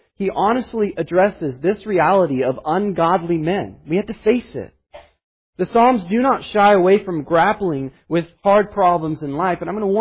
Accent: Colorado, United States; as a 9-year-old boy growing up in Colorado when the Columbine massacre occurred.

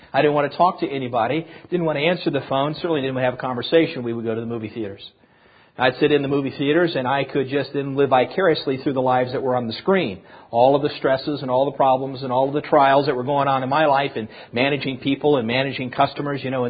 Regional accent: Midwest, United States; But growing up in the Midwest, really, the Northeast was the last place I ever thought that I would move to.

